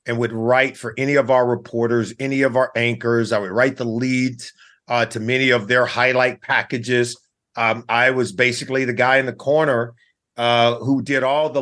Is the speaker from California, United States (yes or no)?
yes; Los Angeles, California, United States; I grew up. That's how I grew up. I grew up in Los Angeles, a big L.A. Dodger fan.